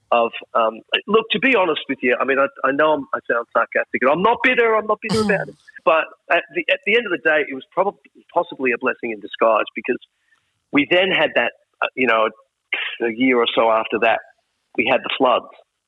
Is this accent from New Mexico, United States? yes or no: no; Frenchtown, New Jersey, United States; also born or lived in New York City; I grew up in spent the first 10 years of my life in a place called Frenchtown, New Jersey. You know, I was born in New York City